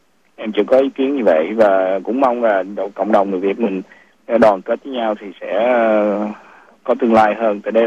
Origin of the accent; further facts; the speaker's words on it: San Jose, California, United States; em sống và lớn lên ở San Jose này